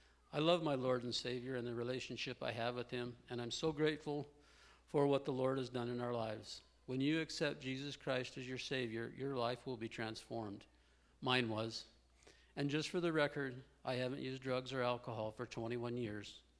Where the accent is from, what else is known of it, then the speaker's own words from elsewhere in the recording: Missoula, Montana, United States; I grew up in Missoula, Montana, and at a very young age, I became involved with drugs and alcohol.